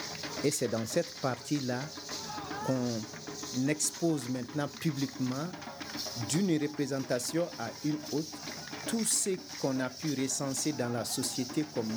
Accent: Massantola, Koulikoro, Mali; Je suis né à Massantola, grandi à Massantola.

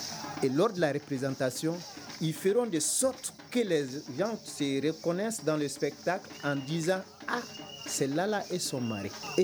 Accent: Massantola, Koulikoro, Mali; Je suis né à Massantola, grandi à Massantola.

